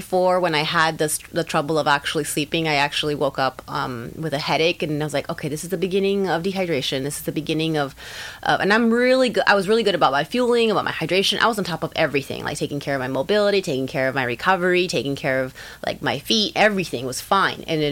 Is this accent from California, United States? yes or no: yes; California, United States; I have a very high cold tolerance for being a Southern California girl.